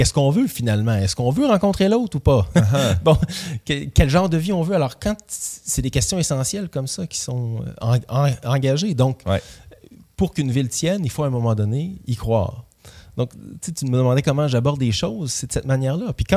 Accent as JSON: {"language": "French", "region": "Quebec", "country": "Canada", "said": "Donc, même si chez nous, au Québec, on peut peut-être associer"}